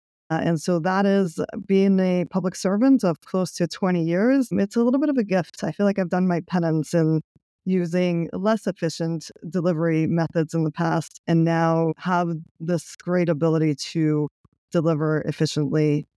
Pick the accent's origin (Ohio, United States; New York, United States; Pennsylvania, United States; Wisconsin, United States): New York, United States; New York City; Being a product of being an immigrant, growing up in New York City, having to suffer through housing insecurity as a kid